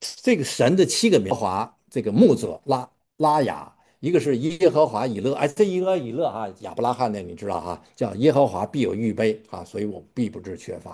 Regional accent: China; 我们中国人问安是什么？最好的。吃了嘛

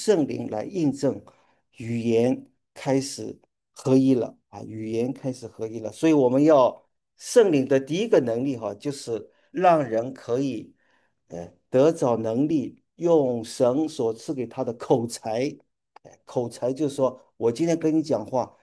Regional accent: Wenzhou, Zhejiang, China; 比如说我是温州人，对吧？ 我会当然会讲温州话，对不对？但是我不会讲上海话，我也不会讲东北话，呵呵，或者说我不会讲广东话

